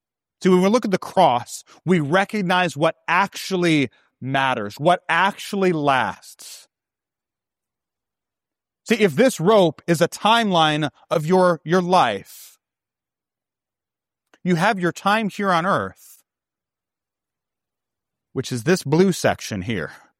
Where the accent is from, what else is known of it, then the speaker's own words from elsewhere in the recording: St. Louis, Missouri, United States; Now, I grew up in St. Louis, Missouri, and so I grew up rooting for the St. Louis Cardinals, right? Because that's what you do when you're in St. Louis.